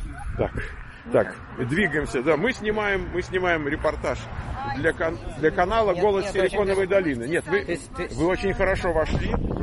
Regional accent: Moscow, Russia; Раньше я был из Москвы, а теперь я, получается, из Одессы.

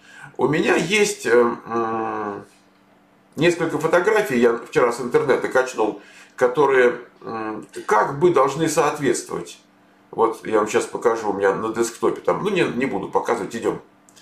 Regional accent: Moscow, Russia; born there; по правде, я родился в Москве

